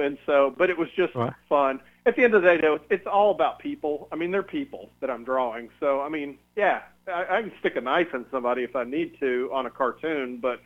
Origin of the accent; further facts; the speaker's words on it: Atlanta, Georgia, United States; I mean, I'm from Atlanta, so I'm from the South.